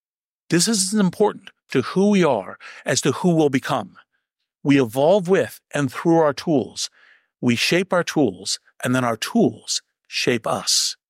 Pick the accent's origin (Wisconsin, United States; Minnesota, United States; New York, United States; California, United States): California, United States; Stanford; born there; I was born in the Stanford hospital.